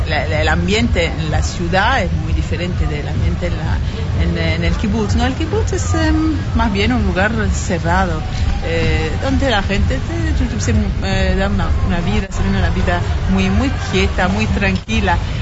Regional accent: Toulouse, Occitania, France; Spanish is a second language; now in Israel; vine acá en Israel por primera vez hace unos 30 años, de Toulouse, en el sur de Francia.

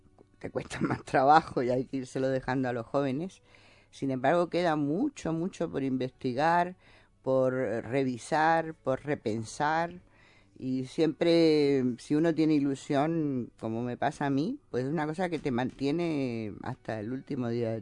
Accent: Spain; yo ya viví todo el tiempo aquí, soy española y también. Estudié primero en la Complutense hasta cuarto curso, luego me casé y me fui a Sevilla y allí hice quinto y la licenciatura

